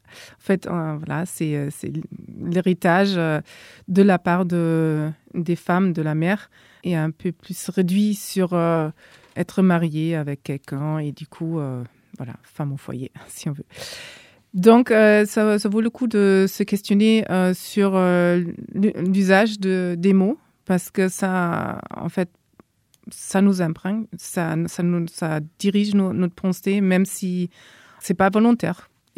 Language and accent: French; Germany; French is a second language; surtout quand on vient de l'extérieur, en fait, comme moi, je suis allemande, on fait des fois plus attention aux mots parce qu'on n'est pas grandi avec.